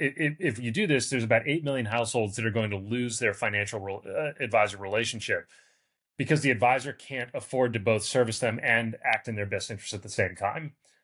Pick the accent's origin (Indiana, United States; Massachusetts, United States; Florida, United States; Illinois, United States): Massachusetts, United States; Boston; So I grew up in Boston, as you said, and my plan all along was to go and work on Wall Street.